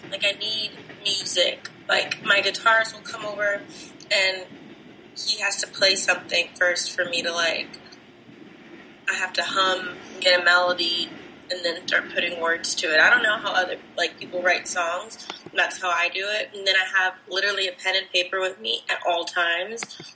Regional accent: Burbank, California, United States; Like, I'm from Burbank, California, so, like, my dad is a screenwriter

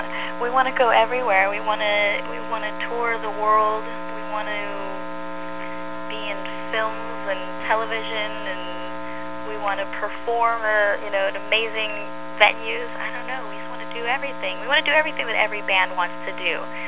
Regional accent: Palm Springs, California, United States; moved away as an adult; now in Los Angeles, United States; I moved to LA from Palm Springs, where I had grown up, and started meeting musicians and really cool, interesting people.

